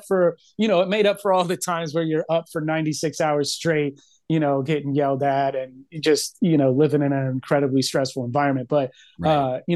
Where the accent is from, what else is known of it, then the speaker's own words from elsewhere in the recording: Dallas, Texas, United States; so I'm from Texas originally, Dallas.